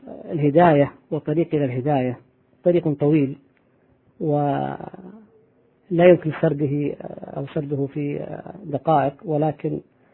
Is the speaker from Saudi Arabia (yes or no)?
yes; Al-Ahsa, Eastern Province, Saudi Arabia; من منطقة الأحساء، من مواليد عام 1371 هجرية، 1952 من ميلادية، وأعمل موظف حكومي في وزارة التجارة مختبرات الجودة النوعية بالدمام